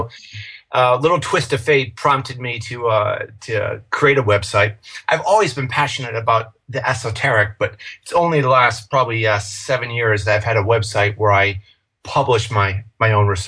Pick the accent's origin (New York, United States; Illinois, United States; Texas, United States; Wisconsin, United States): Illinois, United States; Chicago; moved away as an adult; now in United Kingdom; I've been living in the UK for 15 years. I'm from Chicago.